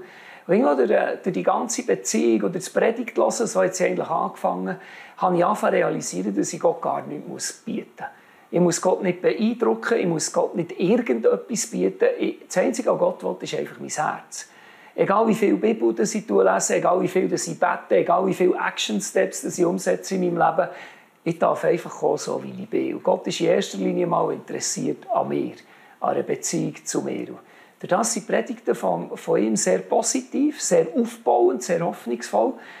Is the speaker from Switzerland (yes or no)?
yes; Bern, Switzerland; Und wir sind genau in dem Dorf, wo ich aufgewachsen bin, wo ich in der Schule bin, wo alle einen kennt.